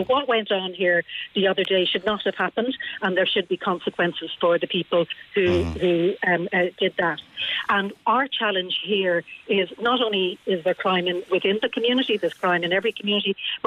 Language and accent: English; Dublin, Leinster, Ireland; I'm originally from the Dublin 6 area